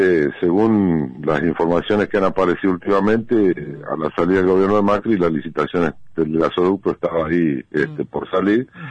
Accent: Paraná, Entre Ríos, Argentina; y somos de Paraná y estamos acá

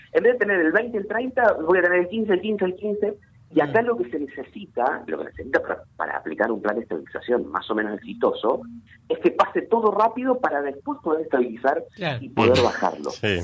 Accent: Río Cuarto, Córdoba, Argentina; Más en el interior. Yo soy de Río Cuarto, ustedes son de Paraná, donde todos estos acuerdos de precios llegan muchísimo menos de lo que llegan a Buenos Aires.

